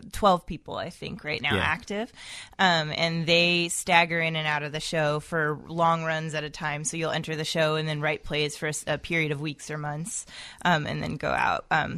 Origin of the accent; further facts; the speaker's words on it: Boston, Massachusetts, United States; now in Chicago, United States; Boston, Massachusetts.